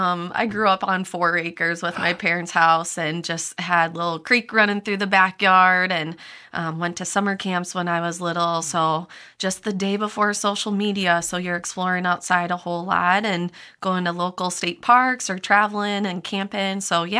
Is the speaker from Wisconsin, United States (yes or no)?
yes; Milwaukee, Wisconsin, United States; Yeah, so I'm a Wisconsin girl. I grew up in the Milwaukee area.